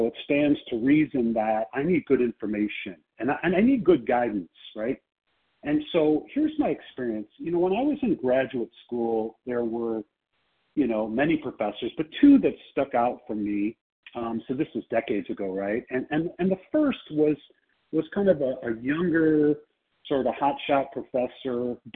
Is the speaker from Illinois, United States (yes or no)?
yes; Chicago, Illinois, United States; I'm from Chicago, and I am going to be your host for the presentation today.